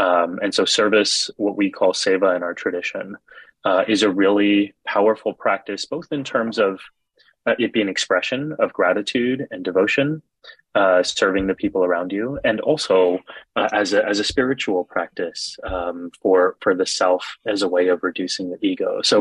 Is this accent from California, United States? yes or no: no; Texas, United States; for me as a kid growing up in Texas, we were the only ones in South Texas in the whole region who wore turbans.